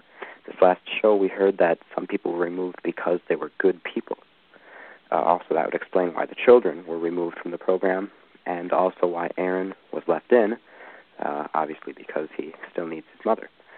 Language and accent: English; Appleton, Wisconsin, United States; I'm from Appleton, Wisconsin.